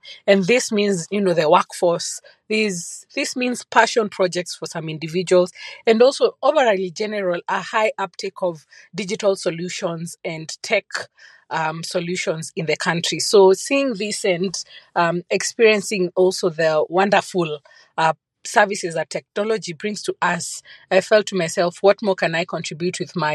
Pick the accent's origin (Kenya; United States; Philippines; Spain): Kenya; I am Kenyan and I'm based in Nairobi, Kenya.